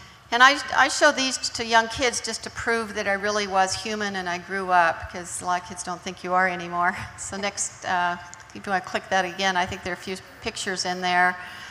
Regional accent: Washington, United States; was born and raised in Eastern Washington State.

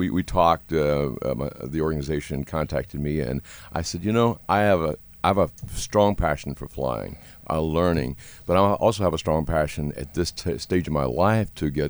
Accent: Tennessee, United States; now in Denver, United States; Growing up in Tennessee on a farm near an airport, and you know, always looking skyward.

